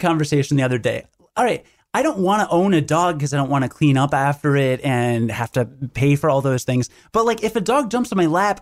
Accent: Rockford, Illinois, United States; I'm from Rockford, which is about 150,000. And to me, that still felt kind of small.

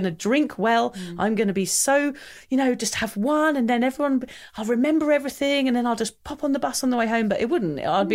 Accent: England, United Kingdom; I'm English

